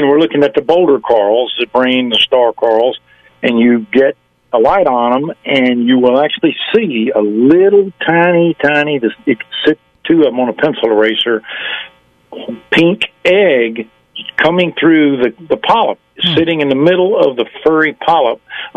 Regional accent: North Carolina, United States; She's actually from my hometown in North Carolina.

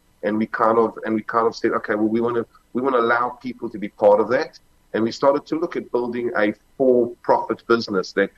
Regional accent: South Africa; moved away as an adult; now in Israel; I'm South African, as you can hear. And my family made an active decision 15 years ago to leave South Africa and come and move to Israel.

